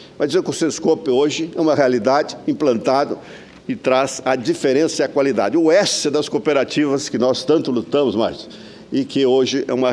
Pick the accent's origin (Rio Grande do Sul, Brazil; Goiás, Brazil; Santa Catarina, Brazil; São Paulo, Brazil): Santa Catarina, Brazil; eu venho lá de Santa Catarina, tenho orgulho do cooperativismo brasileiro e catarinense